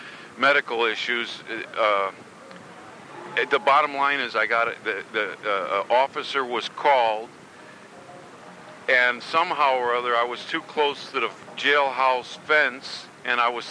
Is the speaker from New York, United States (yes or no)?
no; Chicago, Illinois, United States; moved away as an adult; now in Santa Cruz, United States; I've been in this town since 89. I'm from South Chicago. I'm 52 years old. I'm a white male, and I have nothing to hide.